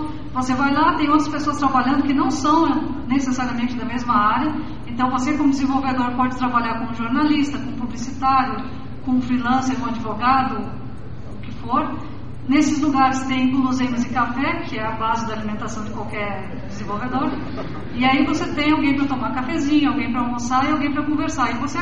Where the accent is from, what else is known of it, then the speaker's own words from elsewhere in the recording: Soledade, Rio Grande do Sul, Brazil; born there; em uma grande cidade que tem no Rio Grande do Sul, onde eu nasci, chamada Soledade